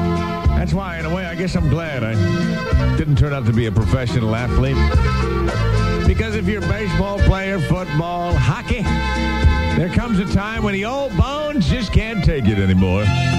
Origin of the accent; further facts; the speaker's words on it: Ohio, United States; I'm from Ohio, and we only got to pay $20 for a snarler.